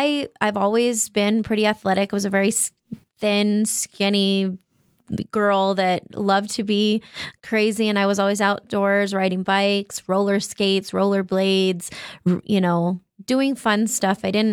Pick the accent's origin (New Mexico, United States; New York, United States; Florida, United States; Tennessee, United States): New Mexico, United States; Bosque Farms; but I come from Bosque Farms, which is 30 minutes south.